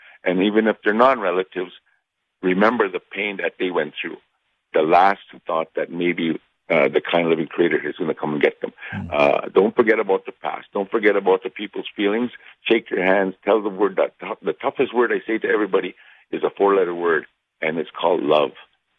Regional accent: Saskatchewan, Canada; I always say I'm from Regina because nobody knows where I'm going to be from, Momart.

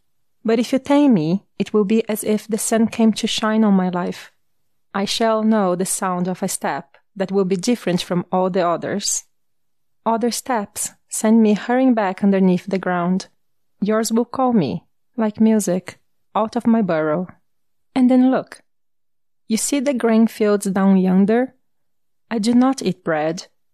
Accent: Brazil; English is a second language; As you can probably hear in my voice, I am originally from Brazil

